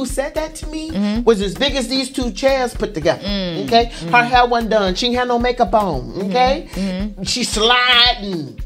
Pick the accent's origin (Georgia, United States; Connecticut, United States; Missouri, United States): Georgia, United States; Augusta; now in Atlanta, United States; Well, I'm from Augusta, Georgia. And I hopscotched across the globe from the Southeast to the Midwest and back to the Southeast, landing here in Atlanta.